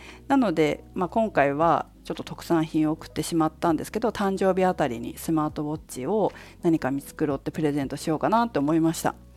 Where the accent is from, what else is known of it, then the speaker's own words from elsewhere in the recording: Fukushima, Japan; うちの実家のあるね、実家のある福島県福島市大座荘なんて、バスが1日に1本か2本しか走ってないところですよ。